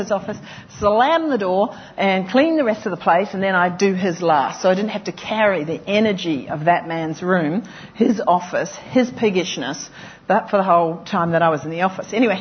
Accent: New Zealand; As a Kiwi girl, to pay my way through university, I was a commercial cleaner.

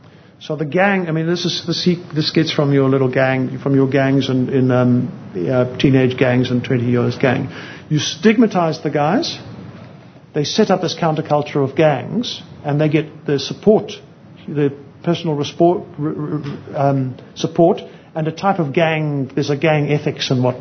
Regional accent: South Africa; I mean, I'm South African

